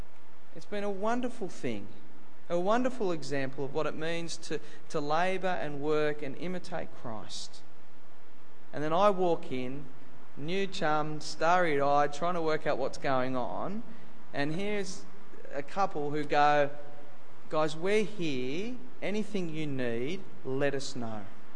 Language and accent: English; Australia; I'm an Aussie bloke.